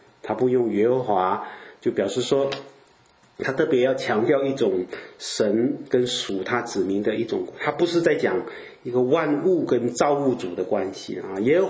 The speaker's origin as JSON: {"language": "Chinese", "country": "Malaysia", "also_born_or_lived": "Canada", "moved": "yes", "said": "可能以前我是从东方来的，我是马来西亚人嘛，对吧？然后我又跑到加拿大去，就过了10年啊"}